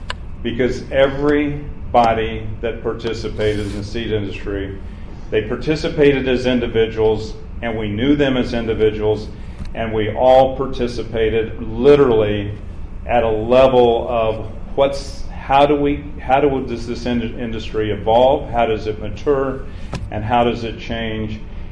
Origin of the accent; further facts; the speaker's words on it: Missouri, United States; But for all practical purposes, I'm from Northwest Missouri.